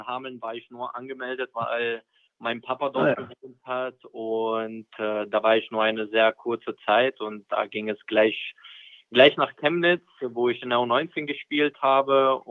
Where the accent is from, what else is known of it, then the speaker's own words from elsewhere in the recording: Vilnius, Vilnius County, Lithuania; now in Germany; Also ich komme ursprünglich aus Litauen, aus der Hauptstadt Vilnius. Und vor ein paar Jahren habe ich die deutsche Staatsbürgerschaft beantragt.